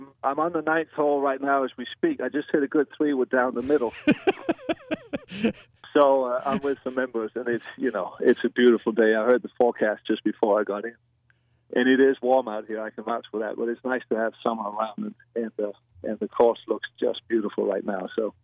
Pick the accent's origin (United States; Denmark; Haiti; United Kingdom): Denmark; English is a second language; I'm from Denmark, and my mom and dad from Denmark flew over